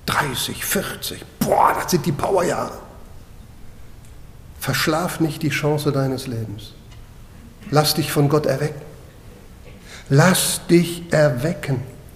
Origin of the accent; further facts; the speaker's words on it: North Rhine-Westphalia, Germany; ein bisschen anders als in Bayern, ich komme aus der Kölner Gegend, und da war das so, also jedes Dorf hatte da so seinen Maibaum.